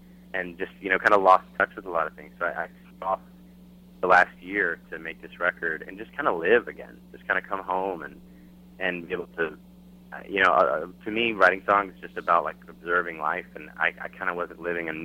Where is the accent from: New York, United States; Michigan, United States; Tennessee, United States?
Tennessee, United States; Nashville; now in Los Angeles, United States; you know, I grew up in Nashville, Tennessee, so I grew up in a smaller town